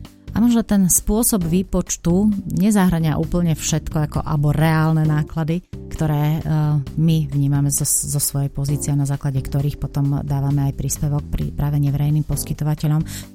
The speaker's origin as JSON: {"language": "Slovak", "region": "Žilina Region", "country": "Slovakia", "said": "tým, že som z Oravy, tak najčastejšie chodíme na naše kopce."}